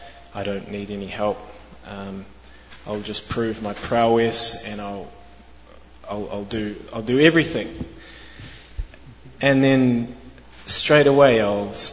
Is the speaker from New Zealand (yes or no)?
yes; New Zealand; So first of all, so I'm coming from New Zealand, and I'm coming from a suburban environment